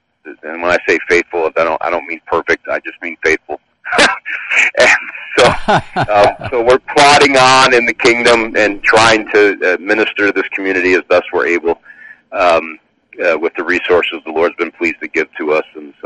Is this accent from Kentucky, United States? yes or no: no; New York, United States; I'm a New Yorker myself.